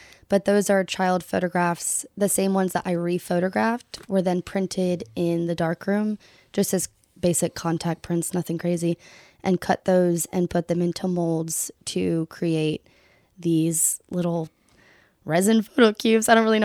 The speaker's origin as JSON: {"language": "English", "region": "the South", "country": "United States", "tie": "born or raised there", "lives_now": "Savannah, United States", "said": "Usually when people ask me that, the quick answer is the South, just because I kind of hopped around a little bit. But the South as a whole"}